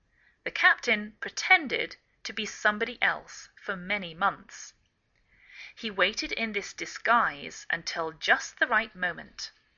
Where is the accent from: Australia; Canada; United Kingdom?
United Kingdom; England; now in United States